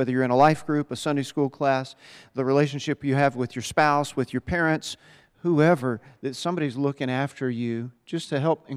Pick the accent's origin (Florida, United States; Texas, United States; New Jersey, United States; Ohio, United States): Texas, United States; My Texas shorthand, because I grew up in Texas, don't hold it against me if you don't like Texas.